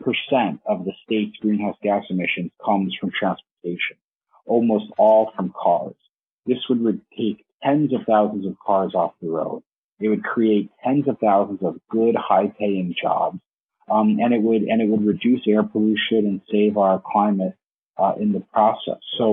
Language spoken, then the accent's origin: English; Massachusetts, United States; And I say, oh, I'm from Massachusetts. And they just assume you're from Boston.